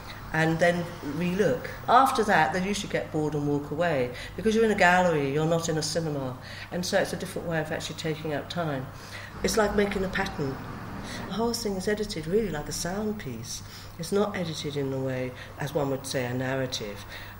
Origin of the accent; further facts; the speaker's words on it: London, United Kingdom; I'm a Londoner, and I knew that from a child.